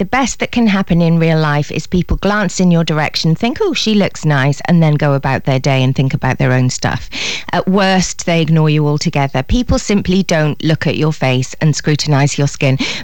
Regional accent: Wales, United Kingdom; If you have very Celtic skin like me, I'm Welsh

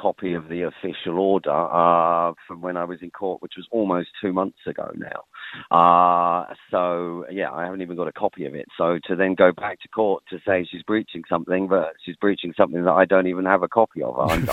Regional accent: England, United Kingdom; moved away as an adult; you may be able to tell from my accent, I'm an English lad that moved here with my wife and two kids about 3 years ago.

